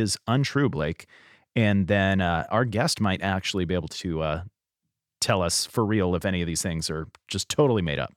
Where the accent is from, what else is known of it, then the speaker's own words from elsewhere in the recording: California, United States; I'm from California. You know, we wear flip-flops all the time.